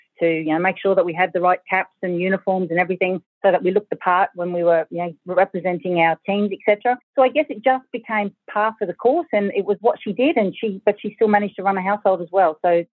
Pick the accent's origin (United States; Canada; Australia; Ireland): Australia; Brisbane, Queensland; I grew up in Brisbane in the northern suburbs, in a suburb called West Chermside.